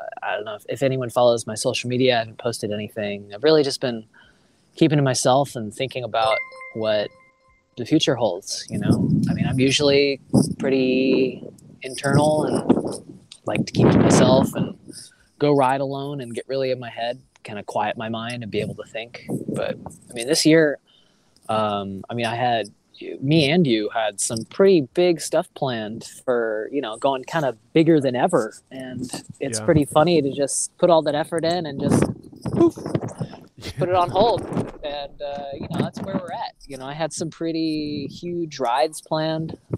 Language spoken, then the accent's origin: English; Manhattan, New York, United States; I mean, I'm from Manhattan. I grew up in Manhattan.